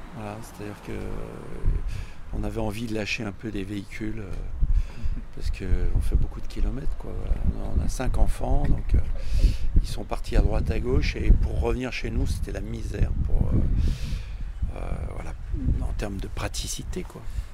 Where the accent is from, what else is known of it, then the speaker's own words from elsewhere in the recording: Lyon, Auvergne-Rhône-Alpes, France; on est lyonnais à la base, mais on est parti du côté de Villemotier à un moment, même à Foissia tout au début. Et puis ça fait 3 ans qu'on est revenu.